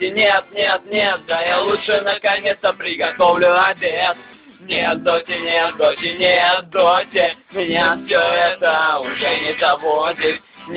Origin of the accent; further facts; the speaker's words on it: Nizhny Novgorod, Nizhny Novgorod Oblast, Russia; из Нижнего Новгорода. Нижний Новгород — клевый город, приезжайте, конечно, к нам.